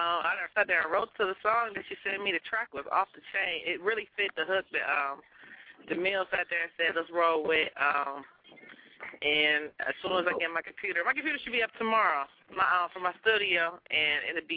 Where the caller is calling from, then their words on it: Brooklyn, New York, United States; I'm calling from Brooklyn, New York.